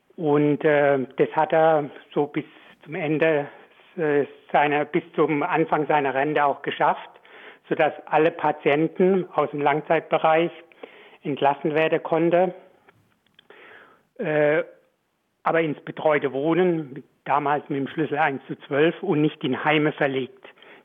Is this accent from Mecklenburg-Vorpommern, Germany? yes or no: no; Baden-Württemberg, Germany; Ja, ich komme, wie Sie hören, komme ich aus Baden-Württemberg, aus der Nähe von Heidelberg und habe aber zuletzt in der Nähe von Hamburg in Geestach gearbeitet, bekannt als durch das Kernkraftwerk Rümmel.